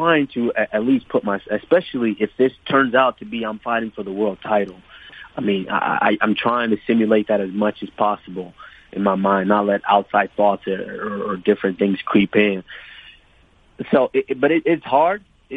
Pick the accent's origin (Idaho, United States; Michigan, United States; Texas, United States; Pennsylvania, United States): Texas, United States; Dallas; I'm from Dallas, Texas. That's my hometown.